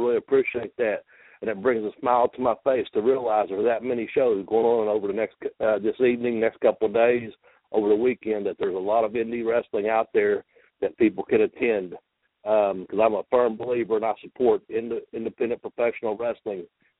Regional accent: Kentucky, United States; accent: southern; also born or lived in Baltimore, United States; I moved from there over to Kentucky. You can probably tell from my accent. I have a little southern accent.

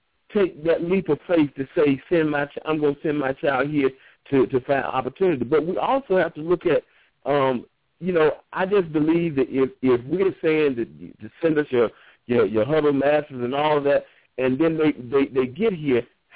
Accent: United States; as an American people, as a people, we should find a way to help these people.

